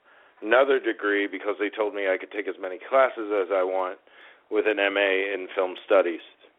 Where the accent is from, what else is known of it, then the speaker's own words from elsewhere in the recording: New Jersey, United States; Because I'm from Jersey.